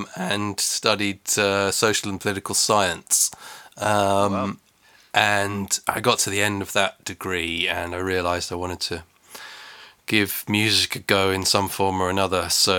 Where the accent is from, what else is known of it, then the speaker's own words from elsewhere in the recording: Melbourne, Victoria, Australia; now in London, United Kingdom; I was born in London. Then I grew up in Melbourne, actually, as it happens. And then I came back to London. I've been in London ever since.